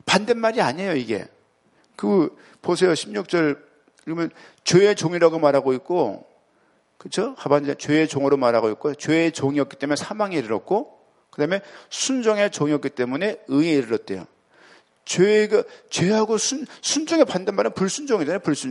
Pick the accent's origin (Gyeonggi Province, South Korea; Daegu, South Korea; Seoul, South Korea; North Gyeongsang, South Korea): Seoul, South Korea; 저는 그 전까지는 저 서울 사람입니다.